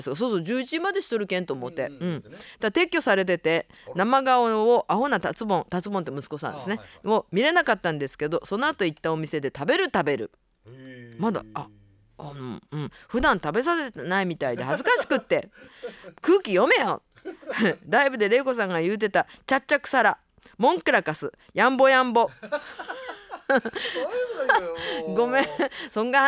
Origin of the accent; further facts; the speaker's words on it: Nagasaki, Japan; accent: Nagasaki dialect; 私も長崎弁やもんね、やっぱり、うん、わい今度いつ長崎帰ってやっていう尊厳電話がかかってきます